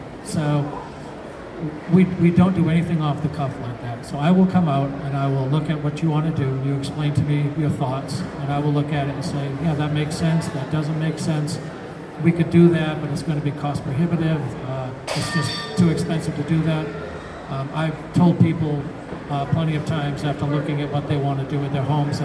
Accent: New England, United States; And I'm from New England, we're used to doing that.

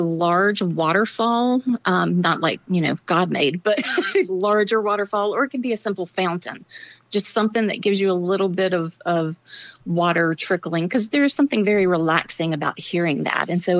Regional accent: North Carolina, United States; Well, I am from North Carolina, and so I was in the Piedmont area

